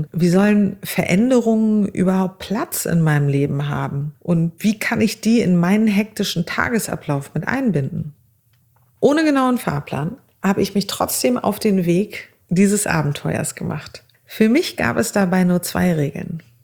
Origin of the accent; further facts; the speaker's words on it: Azerbaijan; now in Germany; Ich bin 40 Jahre alt, armenischer Abstammung, und ich wurde aber in Aserbaidschan geboren und bin dort in ganz, ganz einfachen Verhältnissen groß geworden.